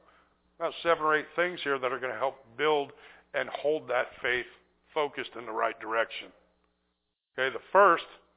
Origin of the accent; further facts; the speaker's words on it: Bronx, New York, United States; I'm from the Bronx, folks. I didn't think I was ever going to get that anything like that in my life.